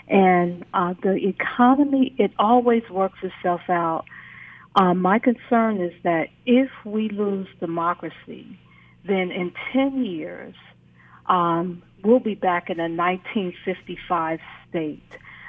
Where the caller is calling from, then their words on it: Virginia, United States; Good evening. I'm calling from Virginia, and I have voted.